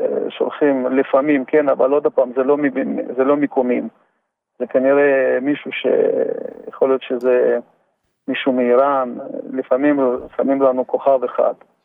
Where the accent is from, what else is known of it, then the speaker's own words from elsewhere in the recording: Samarkand, Samarqand Region, Uzbekistan; now in Israel; אני הגעתי לישראל לפני 35 שנים מאוזבקיסטן, מסמרקנד, הייתי חי עם מוסלמים.